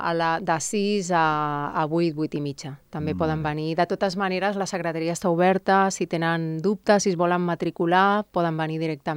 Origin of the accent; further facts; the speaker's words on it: Barcelona, Catalonia, Spain; jo sóc de Barcelona.